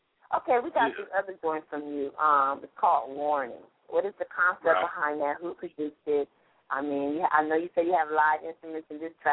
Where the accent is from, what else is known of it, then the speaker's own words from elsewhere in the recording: Greenwood, Mississippi, United States; Yes, I'm from Greenwood, Mississippi, but I've been in California forever.